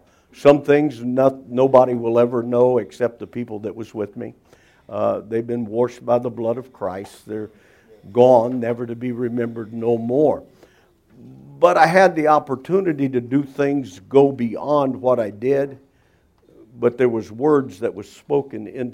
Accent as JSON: {"language": "English", "town": "Packerton", "region": "Indiana", "country": "United States", "tie": "born or raised there", "also_born_or_lived": "Warsaw", "said": "the Methodist Church over in Packerton. Most people know that's south of town. That's where I was raised. I was born in Warsaw"}